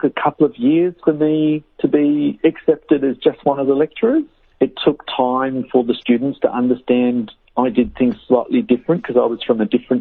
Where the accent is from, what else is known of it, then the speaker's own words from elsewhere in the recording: Bitola, Pelagonia, North Macedonia; moved away; also born or lived in Cambodia / East Timor / Turkey / France; So we come from Bithola, or from Bukova, the town above Bithola.